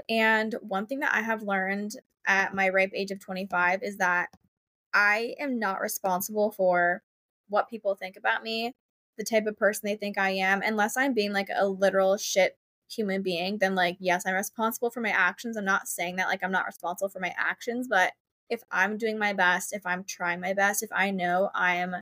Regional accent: Philadelphia, Pennsylvania, United States; This is my first time in Hoboken since we all just turned 21 and I'm from the Philly area, so I never go up there.

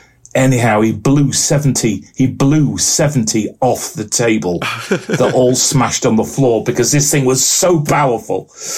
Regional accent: England, United Kingdom; I'm an Englishman in Scotland.

